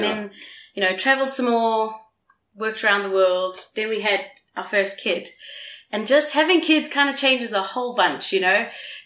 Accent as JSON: {"language": "English", "country": "South Africa", "said": "I'm South African."}